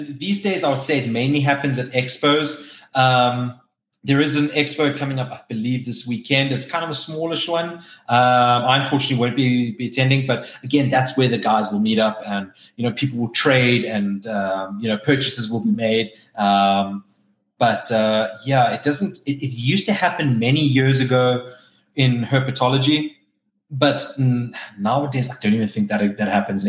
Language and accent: English; South Africa; now in United States; some of the questions I was asked when I told people I was from South Africa, they're like, how did you get over here? Did you use a boat to get over to America?